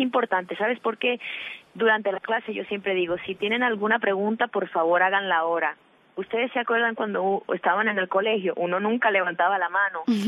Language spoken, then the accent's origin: Spanish; Miami, Florida, United States; Spanish is a second language; Yo soy gringa, by the way, yo nací en Miami, yo hablo español de milagro y a veces, tú sabes, se me olvidan las palabras en español.